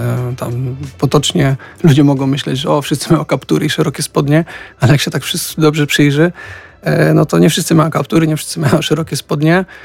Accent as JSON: {"language": "Polish", "town": "Wrocław", "region": "Lower Silesian Voivodeship", "country": "Poland", "tie": "born there", "said": "Tak, urodziłem się we Wrocławiu."}